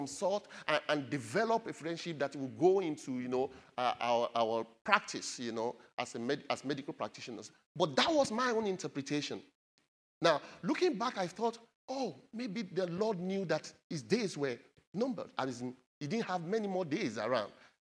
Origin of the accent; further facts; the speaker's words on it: Nigeria; the government of my home country, Nigeria.